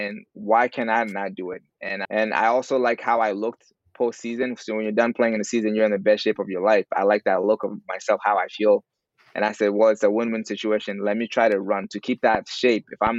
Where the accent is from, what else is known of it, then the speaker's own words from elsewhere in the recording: Mali; Yeah, so I grew up in West Africa, Mali, born and raised there.